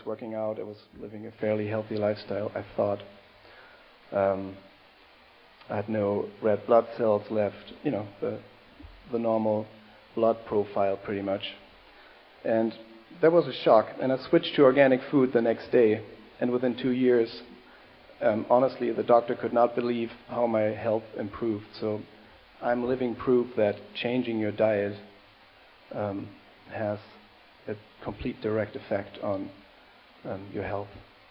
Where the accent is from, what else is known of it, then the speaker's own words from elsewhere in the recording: Germany; I grew up in Germany on a pretty sad diet